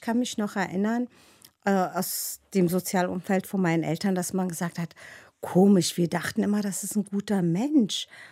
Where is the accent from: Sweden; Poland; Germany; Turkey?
Turkey; Sivas; Doch, ich erinnere mich auch an meine Kindheit bei uns im Dorf.